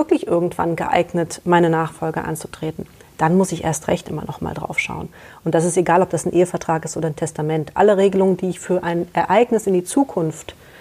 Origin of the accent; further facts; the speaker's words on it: Kassel, Hesse, Germany; Kassel ist meine Heimatstadt. Kassel ist meine Heimatstadt. Ich liebe den Herkules, den Bergpark, die Aue und hatte auch nie wirklich den Wunsch, hier wegzugehen